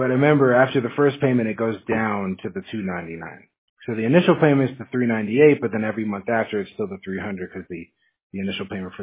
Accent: Seattle, Washington, United States; I'm actually from Washington State, like Seattle, you know, like is wet over there. It's cold.

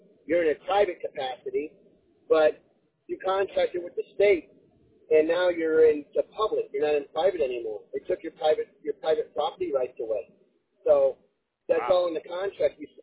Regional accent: Germany; also born or lived in St. Louis, United States; I was born in St. Louis, but I was raised in Germany

